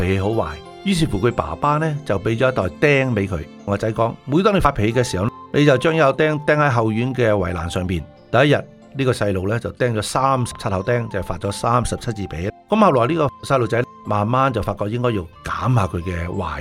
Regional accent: China; 但是你得罪了人之后，我们中国人都有讲句说话，破镜重圆之后总有条裂痕。

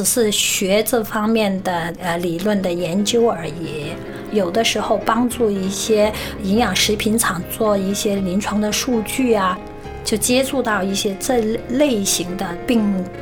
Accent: Hong Kong; 因为我是香港人，很多人说你怎么会回大陆找个大陆仔

